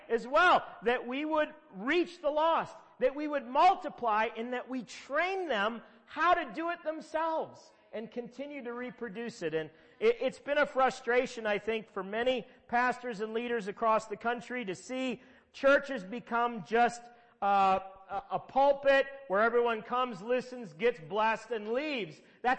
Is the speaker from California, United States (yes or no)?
no; Minnesota, United States; even though I'm from Minnesota, I was thoroughly converted under Reggie White.